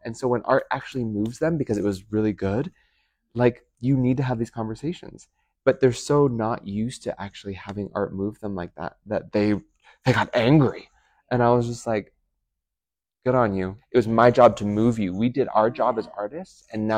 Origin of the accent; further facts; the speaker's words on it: Philomath, Oregon, United States; never had that growing up in a small town, closeted queer boy. That was very unsafe for me to be. I grew up in Philomath.